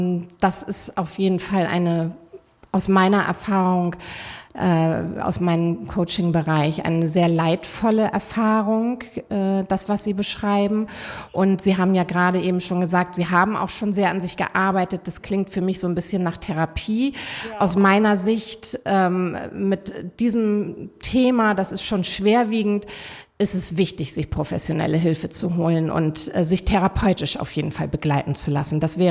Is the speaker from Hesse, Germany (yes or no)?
no; Hamburg, Germany; Sie kommen ja auch aus meiner Heimatstadt, aus Hamburg.